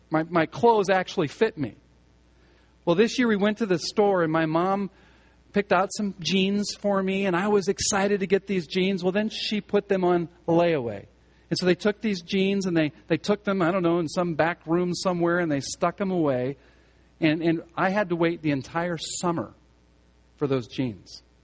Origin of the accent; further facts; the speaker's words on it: Omaha, Nebraska, United States; When I was a little kid, we grew up in Omaha.